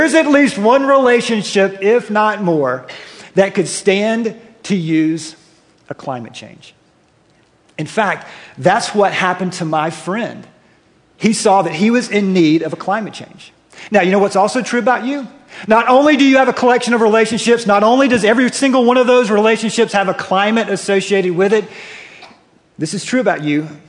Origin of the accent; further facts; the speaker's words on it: the South, United States; accent: southern; through my southern accent